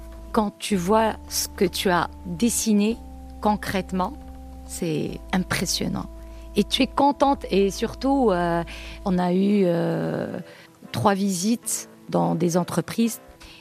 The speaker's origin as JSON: {"language": "French", "town": "Tunis", "region": "Tunis Governorate", "country": "Tunisia", "lives_now": "Canada", "said": "mariée, mère de deux enfants. Je suis originaire de la Tunisie. J'habite Tunis-Centre. Je suis venue au Canada la première fois en 2009."}